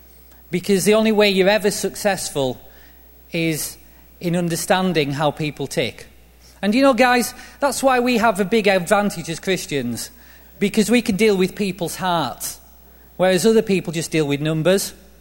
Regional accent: England, United Kingdom; One, I'm English. Two, I'm from the north of England, which means I'm straight and blunt. And three, because I'm from the north of England, I have problems with the letter H when I speak.

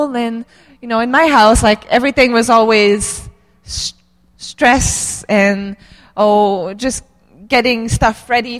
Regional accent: Quebec, Canada; I grew up in Quebec, most of you know, and it's a Catholic province

